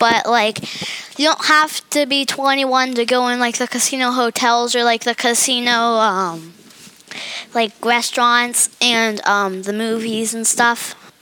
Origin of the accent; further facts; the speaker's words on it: Las Vegas, Nevada, United States; from Las Vegas, and I'm signing out.